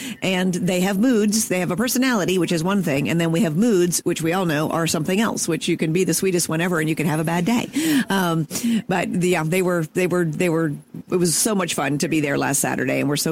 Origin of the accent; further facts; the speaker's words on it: San Diego, California, United States; because I grew up in San Diego.